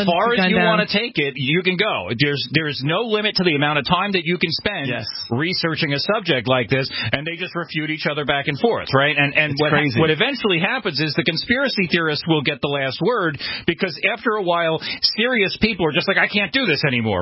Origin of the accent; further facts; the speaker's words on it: New York, United States; Now, I'm from New York, so you can imagine, there's a lot of 9/11 skepticism there.